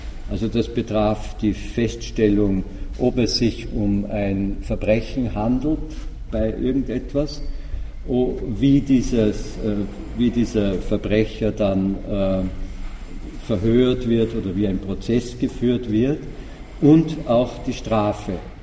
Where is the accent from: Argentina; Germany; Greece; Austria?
Austria; denn als Österreicher oder vielleicht als Mitteleuropäer denkt man sich